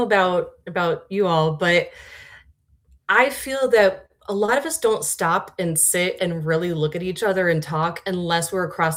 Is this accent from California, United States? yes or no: no; Ohio, United States; now in Milwaukee, United States; I grew up in Ohio and I was just back home recently and talking to family and friends about what I do here in Milwaukee.